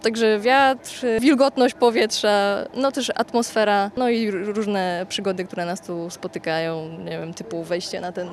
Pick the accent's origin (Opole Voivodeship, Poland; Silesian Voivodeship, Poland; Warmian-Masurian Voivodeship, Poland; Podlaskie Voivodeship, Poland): Opole Voivodeship, Poland; Opole